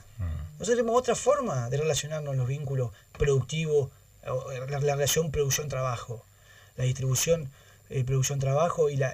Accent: Argentina

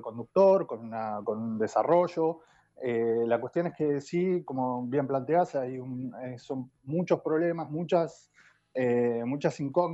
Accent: Argentina; nos une como argentinos, argentinas

